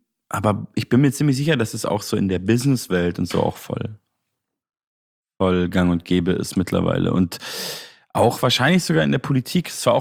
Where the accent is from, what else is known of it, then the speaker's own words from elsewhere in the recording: Munich, Bavaria, Germany; Ich komme ja eigentlich aus München